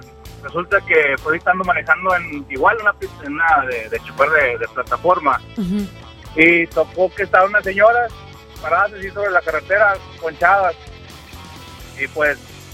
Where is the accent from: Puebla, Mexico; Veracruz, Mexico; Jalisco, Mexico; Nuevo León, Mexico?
Nuevo León, Mexico; Monterrey; Claro, así somos los de Monterrey.